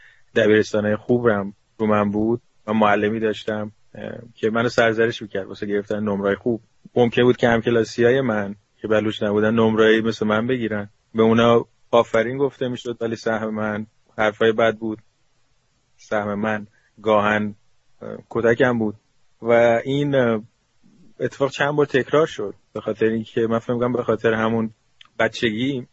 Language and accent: Persian; Iran; now in Atlanta, United States; من یک بلوچ ایرانی هستم، ولی قبل اینکه ایرانی یا بلوچ باشم یه انسانم